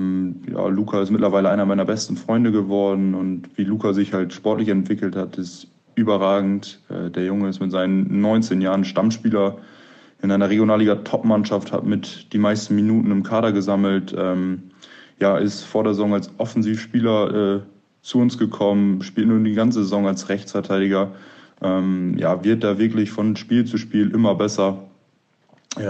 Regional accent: Lower Saxony, Germany; Wir kommen beide aus Ostfriesland

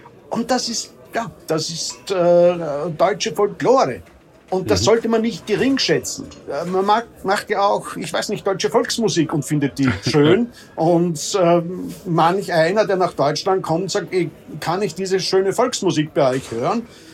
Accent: Austria; Ich sage mal als Österreicher

